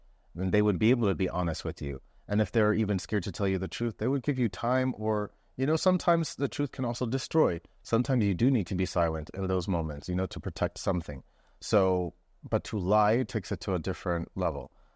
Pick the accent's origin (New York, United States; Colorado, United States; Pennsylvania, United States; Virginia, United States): New York, United States; New York City; I think like as a New Yorker, you're used to, it's a very transient city.